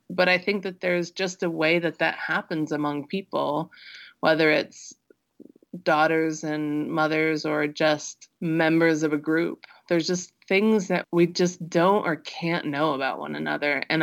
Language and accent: English; Midwest, United States; Things that seem strange and alien to me because I grew up in the Midwest.